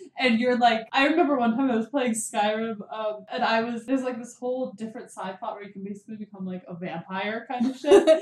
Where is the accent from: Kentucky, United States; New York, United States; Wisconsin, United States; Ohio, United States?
Ohio, United States; Cincinnati; We're from Cincinnati, Ohio.